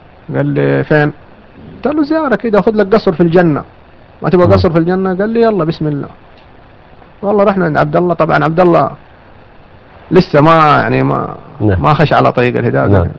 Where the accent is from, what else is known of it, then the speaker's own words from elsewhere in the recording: Jeddah, Makkah Province, Saudi Arabia; فكان في المستشفى عندنا في جدة.